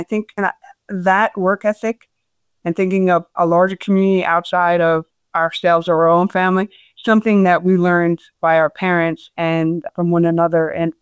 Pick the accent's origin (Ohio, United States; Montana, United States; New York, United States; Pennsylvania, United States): New York, United States; Queens; I was born and raised in Queens. I still live in Queens. Born to a big family. I'm one of 15 children.